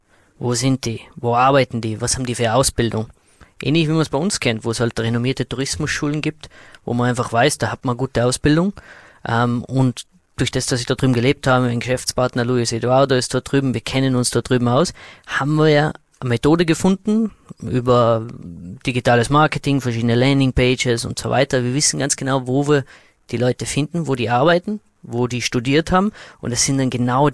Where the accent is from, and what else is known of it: Austria